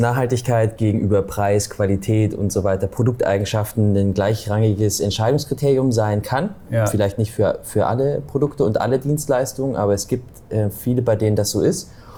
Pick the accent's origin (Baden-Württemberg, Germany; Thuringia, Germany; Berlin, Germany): Thuringia, Germany; wir sind ja aus dem Osten in Thüringen